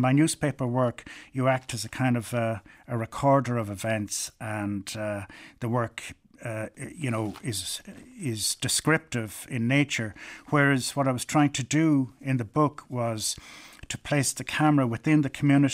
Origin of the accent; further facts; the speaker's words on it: Galway, Connacht, Ireland; I grew up in Galway.